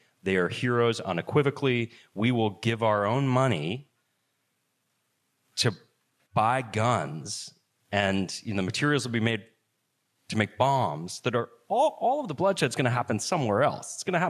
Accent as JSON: {"language": "English", "town": "Boston", "region": "Massachusetts", "country": "United States", "tie": "born or raised there", "said": "I grew up in if you know Boston, I grew up in Dorchester."}